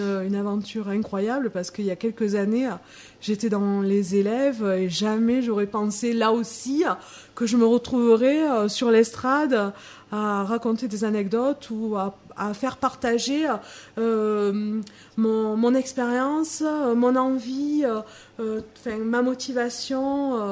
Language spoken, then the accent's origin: French; Langogne, Occitanie, France; Bah, je viens de la Lozère, de Langogne.